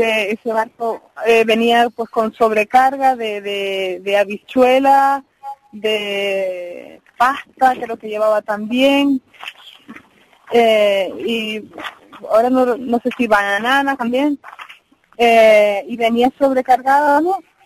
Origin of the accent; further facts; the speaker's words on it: Canary Islands, Spain; estoy yo, como representante canaria, en la escuela